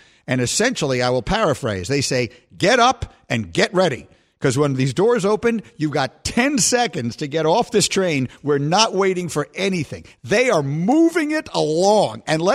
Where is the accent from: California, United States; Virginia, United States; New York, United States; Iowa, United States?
New York, United States; Reminded me very much of a lot of other of the enormous metropolitan cities, very much like my hometown of New York.